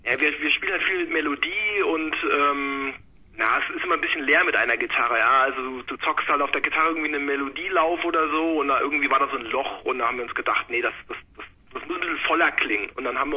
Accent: Hanau, Hesse, Germany; Wir sind, ich würde mal sagen, grob Rhein-Main-Gebiet. Wir sind im Rhein-Main-Gebiet so ein bisschen verstreut, aber ja, ich sag mal Hanau, ganz grob, das passt schon.

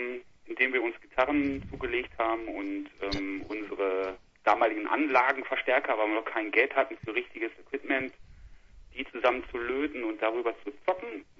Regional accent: Hamm, North Rhine-Westphalia, Germany; now in Duisburg, Germany; ursprünglich halt sind wir alle aus Hamm, alle vier, und Zwiebel und ich sind nach Duisburg gezogen, ich durchs Studium

